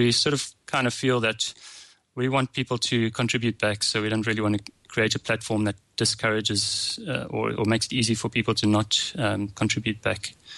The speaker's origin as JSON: {"language": "English", "country": "South Africa", "accent": "South African", "said": "It's my South African accent."}